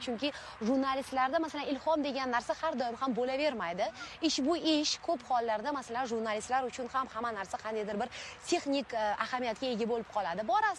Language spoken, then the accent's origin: Uzbek; Qoshqirgon, Tashkent Region, Uzbekistan; born or raised there; moved away